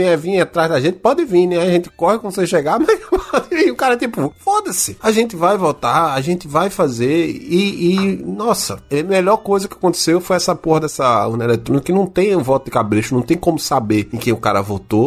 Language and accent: Portuguese; Northeast Region, Brazil; Isso na minha terra não se cria, não. No Nordeste não se cria isso, não, porra.